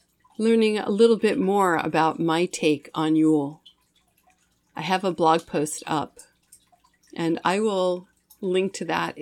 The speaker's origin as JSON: {"language": "English", "region": "New York", "country": "United States", "tie": "born or raised there", "said": "Meanwhile, in my home state of New York, wolves were eradicated by hunters in the late 1800s"}